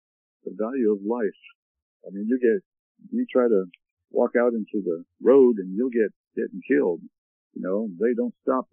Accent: Canada; born there; My parents were English, but I was born in Canada

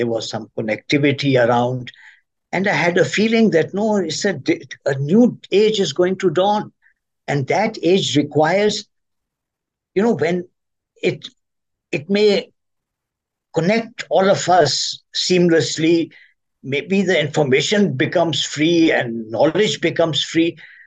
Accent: Pakistan; now in United States; I'm originally from Pakistan

